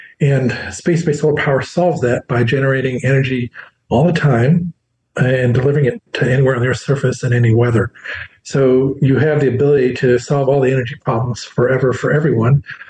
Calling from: Munich, Bavaria, Germany; I'm calling in from Munich, and there are much more interest over here

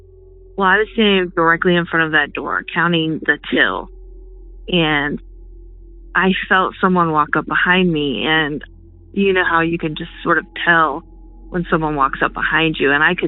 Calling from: Seattle, Washington, United States; also born or lived in Shepherdstown; I am calling from Seattle, Washington. I've lived in Seattle for over 20-some years

